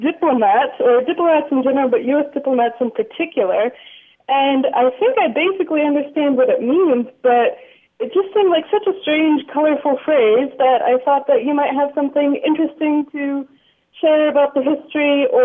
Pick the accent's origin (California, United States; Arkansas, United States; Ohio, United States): California, United States; San Diego; now in Dresden, Germany; I'm calling from Dresden, Germany, but I'm originally from San Diego.